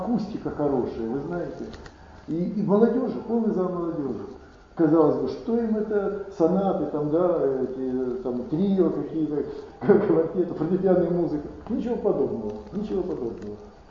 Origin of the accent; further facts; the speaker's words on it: Zhytomyr, Zhytomyr Oblast, Ukraine; Когда я родился, я же в Житомире родился, я же тимирянин.